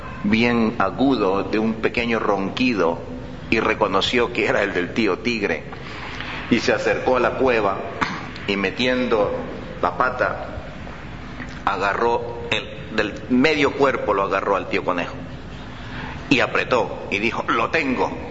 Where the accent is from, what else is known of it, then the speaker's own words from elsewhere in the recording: Ecuador; pero son muy populares en mi país, en Ecuador